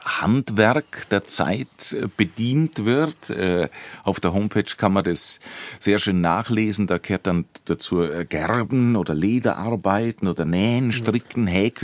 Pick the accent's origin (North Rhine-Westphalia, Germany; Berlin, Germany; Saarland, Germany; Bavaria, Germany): Bavaria, Germany; das gibt es ja für die verschiedenen Bezirke auch bei uns in Bayern.